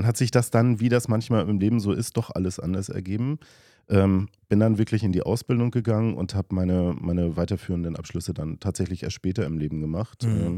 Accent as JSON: {"language": "German", "town": "Güstrow", "region": "Mecklenburg-Vorpommern", "country": "Germany", "tie": "born or raised there", "said": "Ja, also tatsächlich vor knapp 43 Jahren in Güstrow geboren. Ich bin in der Innenstadt aufgewachsen. Also wir haben in der Feldstraße gewohnt."}